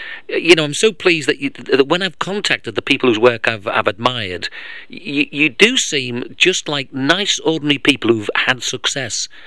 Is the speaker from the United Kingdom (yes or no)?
yes; England, United Kingdom; I grew up a time in England where, you know, when discos were sort of in their infancy